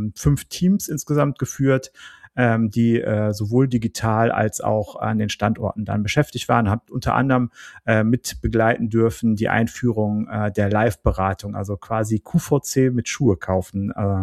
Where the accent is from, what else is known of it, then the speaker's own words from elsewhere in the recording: North Rhine-Westphalia, Germany; sagt man bei uns im Siegerland